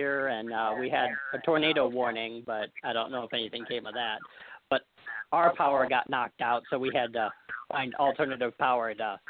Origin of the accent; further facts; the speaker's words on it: Indiana, United States; now in Morgantown, United States; I'm originally from Indiana.